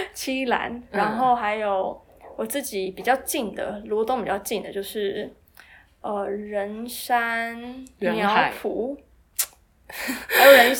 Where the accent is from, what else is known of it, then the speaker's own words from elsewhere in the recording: Yilan County, Taiwan; 我是宜兰人，所以相较之下。我觉得还蛮，就我很喜欢带朋友来宜兰玩